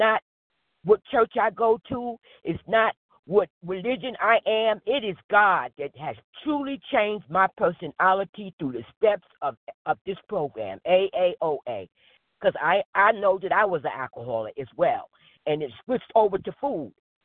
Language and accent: English; Newark, New Jersey, United States; because I came from Newark, and we didn't have what we just wanted to pick.